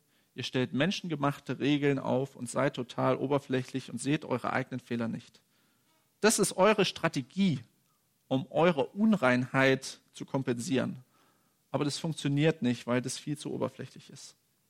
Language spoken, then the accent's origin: German; Cottbus, Brandenburg, Germany; Also ich komme aus Cottbus, da gibt es manche Leute, die sind sehr kritisch, was diese ganze Thematik angeht.